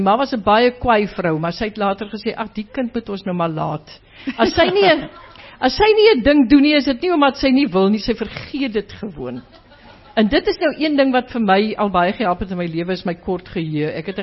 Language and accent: Afrikaans; Graaff-Reinet, Eastern Cape, South Africa; So, maar ek kom van Graaf Reinet, die ou droë wêreld, maar een van die mooiste gedeeltes in die Karoo.